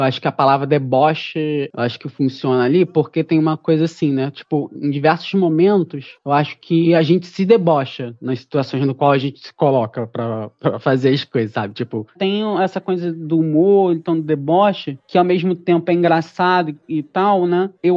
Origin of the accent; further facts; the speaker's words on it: Rio de Janeiro, Brazil; A gente é carioca, porra. Porra, criado no deboche.